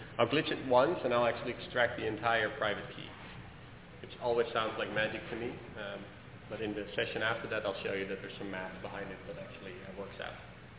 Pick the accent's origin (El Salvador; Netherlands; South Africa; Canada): Netherlands; now in San Francisco, United States; I'm originally from the Netherlands. I actually live in San Francisco now for about for almost 4 years.